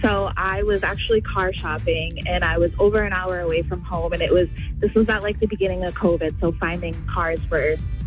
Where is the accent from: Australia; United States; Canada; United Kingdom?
United States; Rochester; from Rochester.